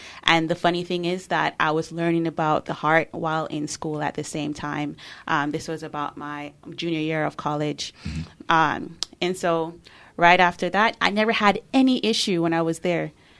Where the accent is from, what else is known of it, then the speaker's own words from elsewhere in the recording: Jamaica; So it all started in a little small little island in Jamaica. So growing up in Jamaica, I was always in and out of the hospital